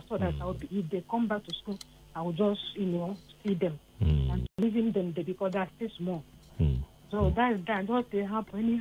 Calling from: Ayobo, Lagos, Nigeria; I'm a maternal from Ayobo.

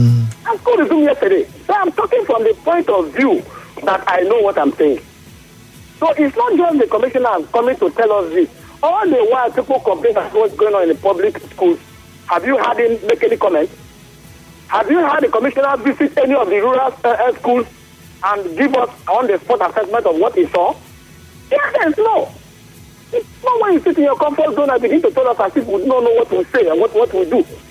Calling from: Eche, Nigeria; Yes, I call you from Eche, but I'm an expatriate from Ahuda East.

